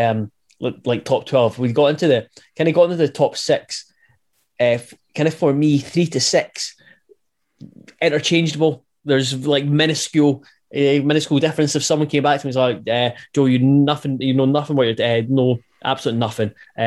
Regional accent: Scotland, United Kingdom; And I really, as a Scottish football fan, keen to see what he'd do with a competent Celtic team.

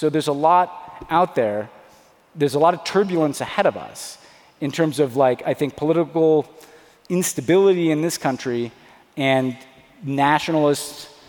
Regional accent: United States; I had to deprogram myself as an American born in 1977 that I grew up in the most peaceful, prosperous, and stable environment in human history.

